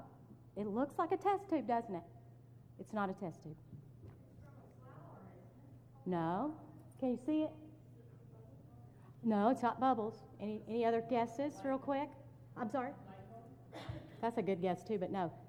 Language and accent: English; Texas, United States; I'm from Texas.